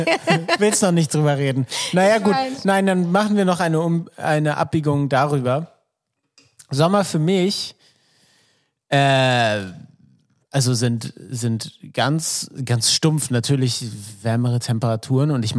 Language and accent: German; Northern Germany, Germany; ich komme aus Norddeutschland. Das heißt, ich bin mit dem, in Anführungszeichen, und dieses Wort hasse ich, maritimen Charme, sehr vertraut, weil ich halt von der Ostsee komme